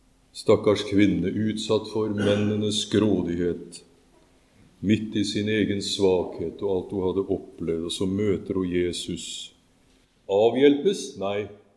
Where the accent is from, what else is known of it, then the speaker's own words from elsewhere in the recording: Østfold, Norway; Jeg er fra Østfold og ikke så langt fra Sarpsborg.